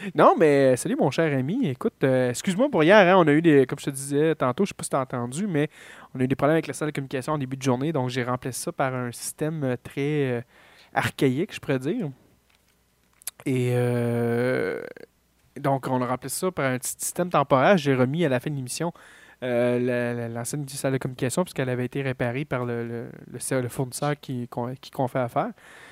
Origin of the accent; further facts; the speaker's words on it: Canada; je sais, même si on est Canadien